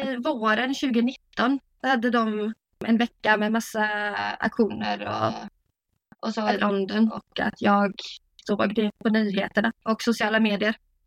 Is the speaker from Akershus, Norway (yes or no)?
yes; Akershus, Norway; now in Stavanger, Norway; Jag är svensk men bor i Norge. Har växt upp i Norge. Rätt utanför Oslo.